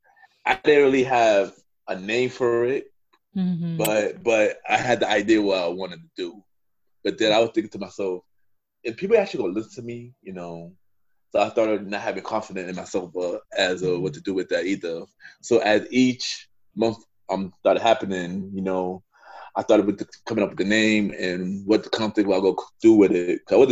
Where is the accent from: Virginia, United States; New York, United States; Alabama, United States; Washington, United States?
New York, United States; Brooklyn; I'm from Brooklyn, New York. I'm half Asian, half Southern, but I was born here.